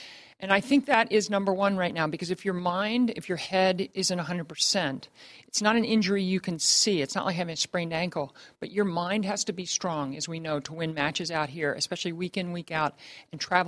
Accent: Baltimore, Maryland, United States; he was playing that tournament near my hometown of Baltimore in Washington

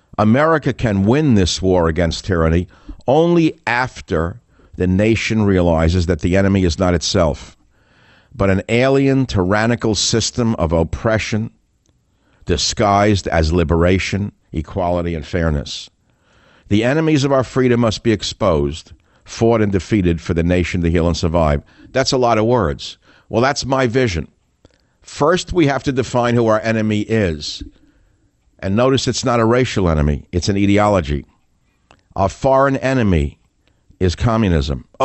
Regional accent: United States; In that regard, I am an American.

